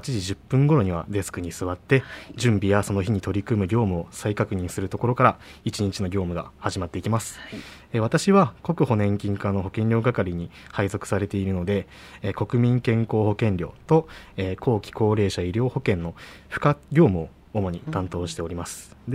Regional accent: Seto, Aichi, Japan; 私は生まれも育ちも瀬戸なので、瀬戸への愛着がすごく強いです。

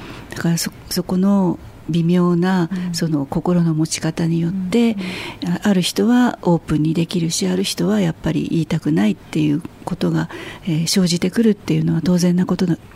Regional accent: Nagasaki, Japan; 私は長崎で生まれ育ちましたので、周りがみんな被爆者ですから、自分が被爆者であるっていうことがそれほど抵抗感はなく、私は長崎出身で被爆2世です

